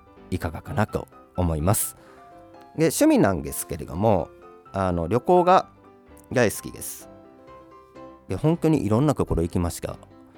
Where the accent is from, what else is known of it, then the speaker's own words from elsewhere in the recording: Kobe, Hyogo, Japan; 出身は兵庫県は神戸市です。で、今住んでるのが愛知県です。